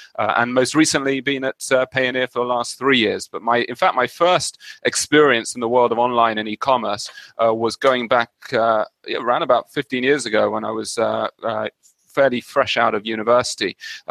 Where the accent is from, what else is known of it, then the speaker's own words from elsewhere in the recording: London, United Kingdom; Yeah, so I'm a Londoner born and bred. I grew up in North London and lived the first 25 years of my life there.